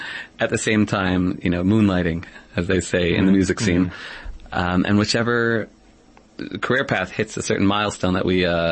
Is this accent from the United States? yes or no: yes; Monsey, New York, United States; I grew up in Muncie, New York, which is a beautiful mountainous area about an hour away from New York City.